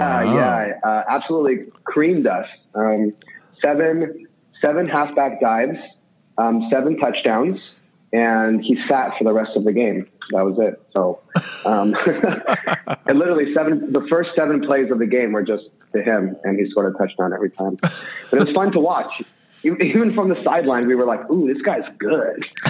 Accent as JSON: {"language": "English", "country": "United States", "second_language": "English", "said": "So I am a first-generation American. English is my second language."}